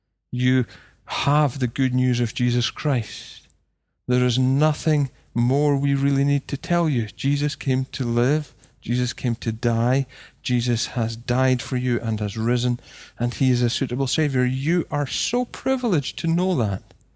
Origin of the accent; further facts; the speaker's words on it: Scotland, United Kingdom; You know, and we're like that. We're still like that. We are Scottish. We can sing